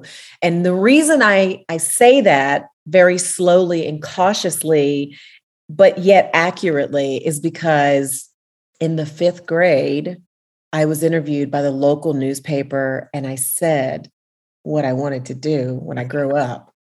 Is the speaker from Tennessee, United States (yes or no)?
yes; Tennessee, United States; It's really funny, you know, because when I grew up in a town that was about 45 minutes from Nashville, and then I ended up going to Belmont University.